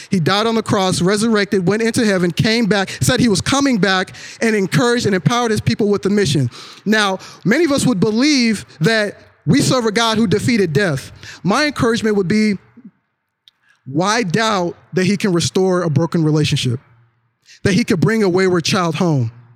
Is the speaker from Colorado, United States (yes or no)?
no; Kansas, United States; In the small town I grew up, well, not small, in the fairly large, you know, middle America town I grew up in Kansas, we didn't have a Six Flags.